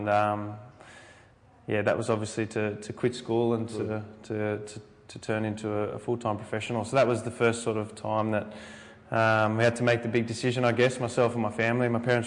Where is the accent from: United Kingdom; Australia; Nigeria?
Australia; East Ryde, New South Wales; I grew up, we're in North Ryde now. I grew up in East Ryde and spent a lot of, spent my whole childhood in this area.